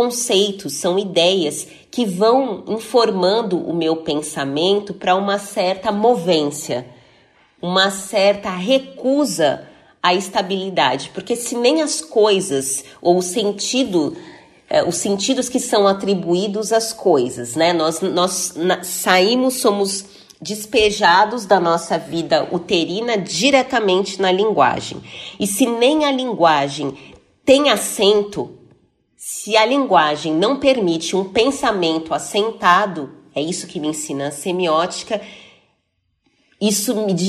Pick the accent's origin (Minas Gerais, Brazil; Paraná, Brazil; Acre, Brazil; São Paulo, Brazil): São Paulo, Brazil; Osasco; eu cresci na periferia de Osasco, saí do Jardim da Abril na periferia de Osasco aos 35 anos de idade